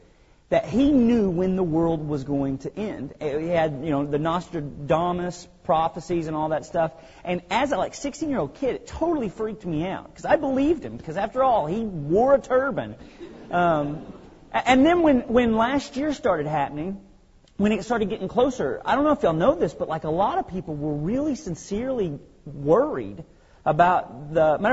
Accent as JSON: {"language": "English", "town": "Benton", "region": "Arkansas", "country": "United States", "tie": "born or raised there", "said": "When I was 16 years old, growing up in Benton, Arkansas"}